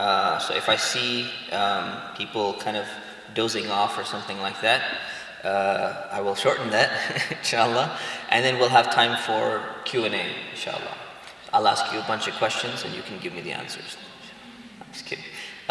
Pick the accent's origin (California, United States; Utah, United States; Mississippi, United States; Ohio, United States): California, United States; Tustin; I was born in Cerritos, California, which is Southern California. It has the exact opposite weather that you're having right now.